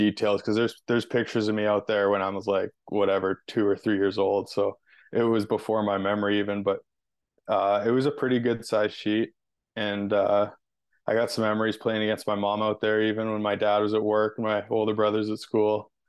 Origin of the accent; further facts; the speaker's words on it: Brandon, Manitoba, Canada; Yeah, it was awesome.